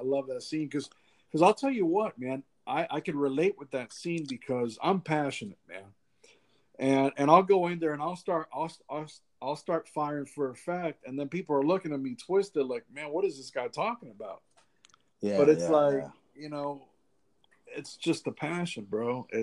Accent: Hialeah, Florida, United States; there was a lot of stigma with Hialeah back in the days, me growing up in Hialeah.

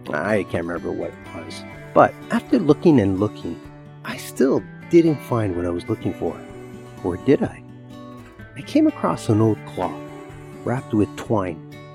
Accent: Toronto, Ontario, Canada; born there; I was born in Toronto, Ontario, Canada. I'm the second of three siblings, raised by immigrant parents.

